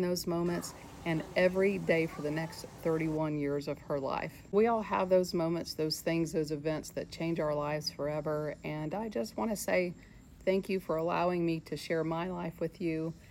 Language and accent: English; Gainesville, Georgia, United States; I was born and raised right here in Gainesville, Georgia.